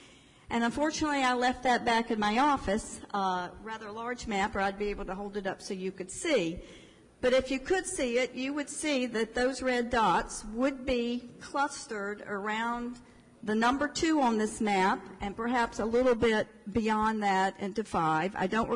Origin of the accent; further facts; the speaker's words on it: Winston-Salem, North Carolina, United States; I come from Winston-Salem, and we've had districts for some time.